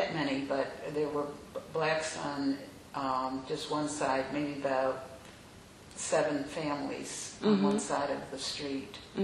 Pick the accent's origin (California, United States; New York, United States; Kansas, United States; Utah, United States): New York, United States; Rochester; also born or lived in Philadelphia; Well, I was born in Philadelphia, but I came here and started school in Rochester from kindergarten to the 10th grade, and then my father decided he wanted to go back to Virginia where he was from, but made arrangements for me to go and live with an aunt in Philadelphia